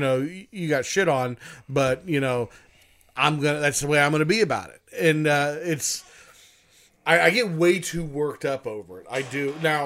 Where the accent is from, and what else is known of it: Akron, Ohio, United States